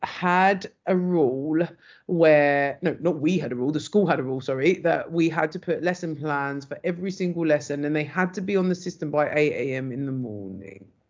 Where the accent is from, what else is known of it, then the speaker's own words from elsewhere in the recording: United Kingdom; as British people